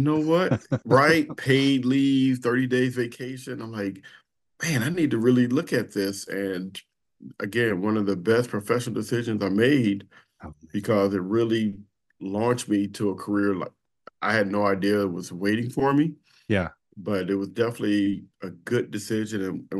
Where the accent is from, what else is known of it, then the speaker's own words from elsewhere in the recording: Compton, California, United States; So I grew up in Compton, California. Those that know the movie Boys in the Hood.